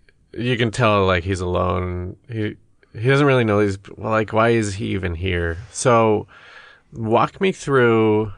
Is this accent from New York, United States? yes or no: yes; New York, United States; I'm from New York.